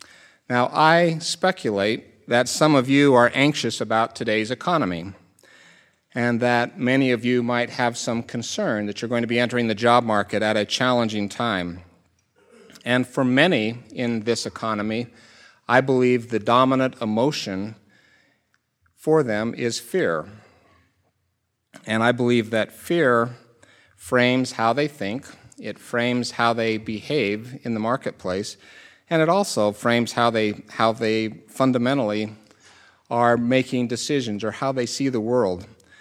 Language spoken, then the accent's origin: English; Utah, United States; now in New York City, United States; Bonnie and I grew up in Utah, and we always look forward to the privilege of returning to the Western United States.